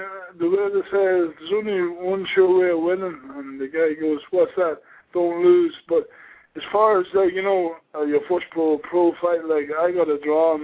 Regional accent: Ireland; Like a drink, but I'm Irish, nothing to do with anybody, and it's just me.

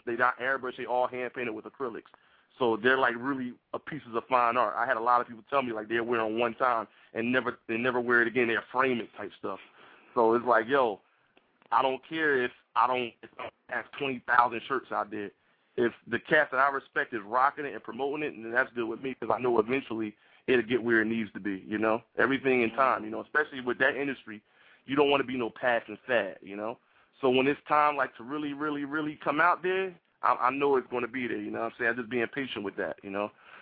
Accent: Trenton, New Jersey, United States; I'm from Jersey as well, Trenton, the capital.

